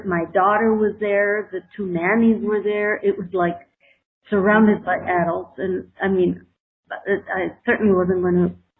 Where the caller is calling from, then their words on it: Mexico; I'm calling from Mexico.